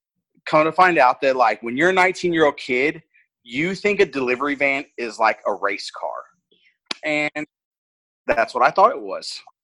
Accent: Texas, United States; also born or lived in Houston; I'm from Houston, but when I was upper middle school, my mom and my stepdad moved me to South Texas. Mm-hmm. So that's kind of where I kind of grew up.

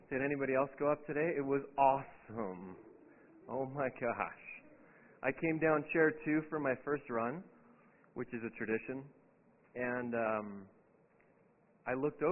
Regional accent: Vancouver, British Columbia, Canada; So I grew up in Vancouver, and there's three ski mountains in the city of Vancouver, like inside the city limits, which is pretty fun.

